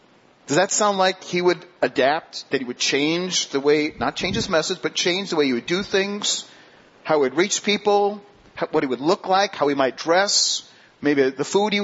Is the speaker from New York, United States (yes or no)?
yes; Queens, New York, United States; I'm from Queens, so that is my culture.